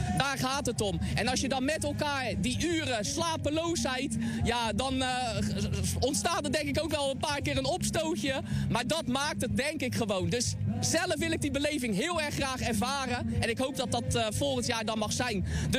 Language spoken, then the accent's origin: Dutch; Oud-Beierland, South Holland, Netherlands; Maar mijn roots liggen ook zeker in Oud-Beierland.